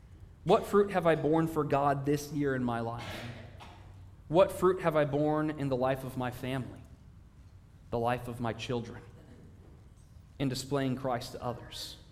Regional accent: Oregon, United States; I grew up in Oregon, where you do not get it in the water because it is freezing

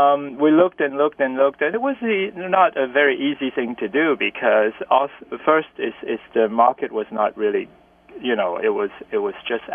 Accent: Hong Kong; moved away as an adult; now in New York, United States; we are both from Hong Kong, and, you know, we've lived here in New York since, you know, the early 80s, so it's like pushing, you know, or maybe even over 30 years now.

